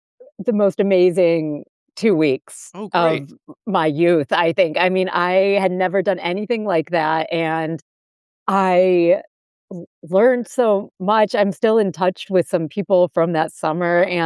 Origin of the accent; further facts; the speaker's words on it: Northville, Michigan, United States; I grew up in suburban Detroit. So in a town called Northville, which is about 30 minutes outside of Detroit.